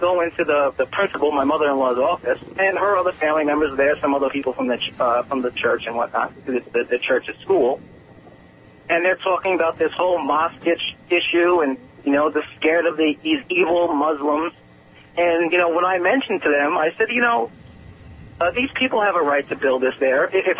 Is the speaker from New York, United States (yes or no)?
yes; New York, United States; now in Orlando, United States; I'm from Long Island. I moved to Orlando here about 3 years ago.